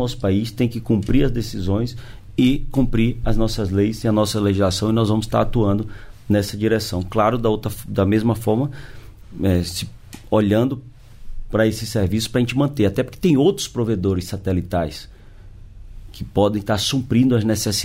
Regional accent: São Luís, Maranhão, Brazil; na minha querida capital do Maranhão, São Luís, minha cidade natal, meu estado

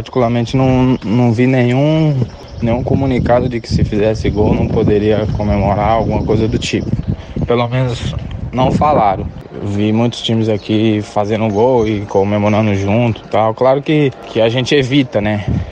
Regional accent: São Paulo, Brazil; also born or lived in Bahia; now in Itajaí, Brazil; Eu sou baiano, né, natural da Bahia, mas minha família foi quando eu tinha 2, 3 meses de nascido, minha família foi para São Paulo, onde eu fui criado, né? Então minha família toda é de São Paulo

